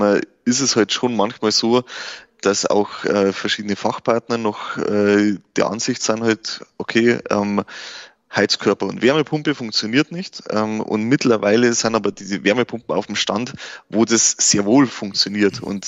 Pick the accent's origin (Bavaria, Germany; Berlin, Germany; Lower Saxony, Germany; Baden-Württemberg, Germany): Bavaria, Germany; Wolnzach; ich komme aus Wollensach, schwieriger Name für einen Ort, man spricht es meistens falsch aus, ist in der Hallertau, also in dem größten Hopfenanbaugebiet der Welt, direkt am Autobahn Dreieck Holledau, an der A9 zwischen Ingolstadt und München gelegen, ist schon Oberbayern